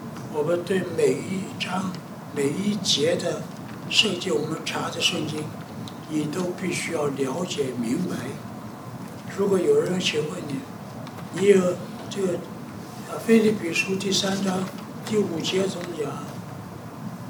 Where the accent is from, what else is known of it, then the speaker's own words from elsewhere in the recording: China; 我中国人讲五常有没有？